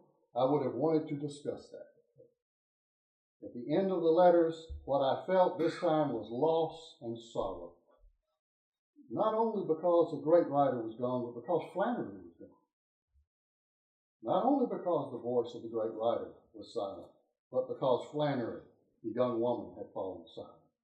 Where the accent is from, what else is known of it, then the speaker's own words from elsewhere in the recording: Monroe, Georgia, United States; I grew up in Monroe, Georgia, in a Southern Baptist family.